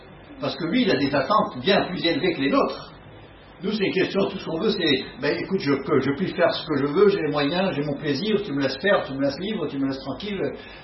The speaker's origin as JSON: {"language": "French", "country": "France", "said": "Déjà, avec nos attentes, hein, en tant que Français, ça va pas."}